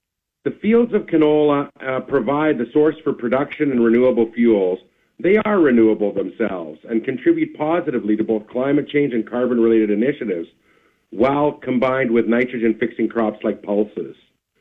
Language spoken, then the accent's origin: English; Davidson, Saskatchewan, Canada; to my hometown of Davidson and in the west central region